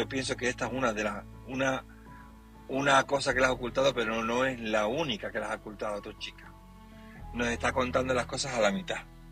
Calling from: Seville, Andalusia, Spain; de Sevilla.

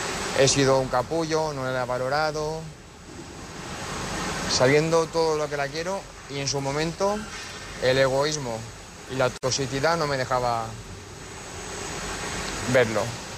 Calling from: Castellón, Valencian Community, Spain; soy de Castellón.

